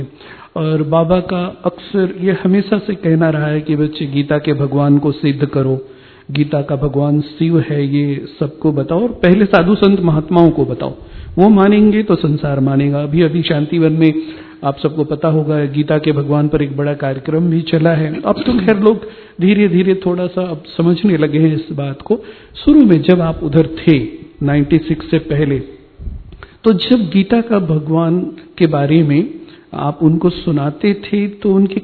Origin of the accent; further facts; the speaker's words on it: Varanasi, Uttar Pradesh, India; मैं बनारस से हूं